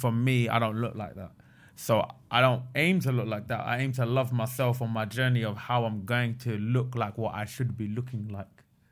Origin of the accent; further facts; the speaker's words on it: England, United Kingdom; born there; I'm from Pakistan, right? I was born in England. My grandparents were born in Pakistan.